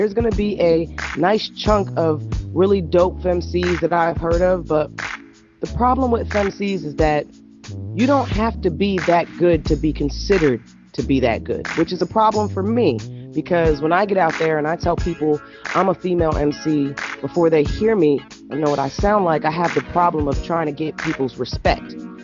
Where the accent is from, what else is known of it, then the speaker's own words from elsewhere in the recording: New Jersey, United States; moved away as an adult; also born or lived in New York; I am from the New York, New Jersey area. I was born in New York and raised in New Jersey. That is basically what I consider to be my home.